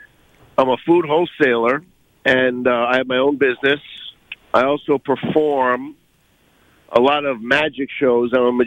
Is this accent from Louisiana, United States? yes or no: no; Dallas, Texas, United States; I was originally from Dallas, Texas.